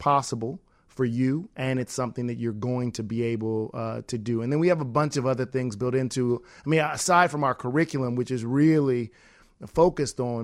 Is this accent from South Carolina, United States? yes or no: no; Chicago, Illinois, United States; I grew up here in Chicago and went off to college at Georgetown University for undergrad and Georgetown for law school